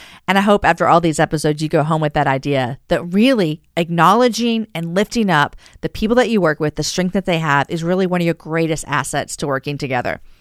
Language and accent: English; Brownwood, Texas, United States; born there; Fun fact is I was born in Brownwood, Texas. So was my dad, but I'll be there for the Way Summit.